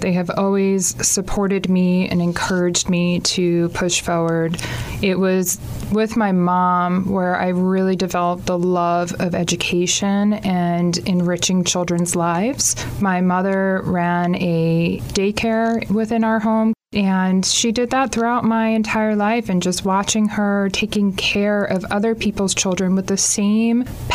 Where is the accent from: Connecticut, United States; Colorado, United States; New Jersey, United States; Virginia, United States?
New Jersey, United States; also born or lived in Howard Beach, Queens; I was born in Howard Beach, Queens, and in about middle school, I moved out to Monmouth County, New Jersey.